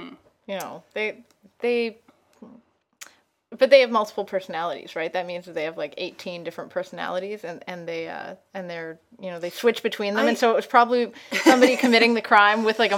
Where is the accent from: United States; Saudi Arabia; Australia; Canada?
Canada; accent: Canadian; I'm actually really scared of losing my small Canadian accent. I really don't want it to go, because every once in a while somebody will notice that I'm from Canada and they'll do something nice for me because I'm from Canada.